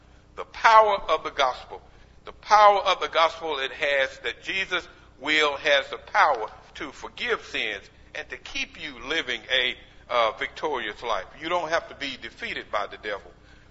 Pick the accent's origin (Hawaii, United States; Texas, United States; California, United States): Texas, United States; Abilene; I remember as a young lad growing up in Abilene, Texas.